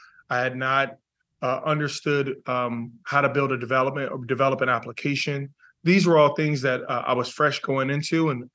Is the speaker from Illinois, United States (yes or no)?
yes; Chicago, Illinois, United States; I grew up in the South Side of Chicago.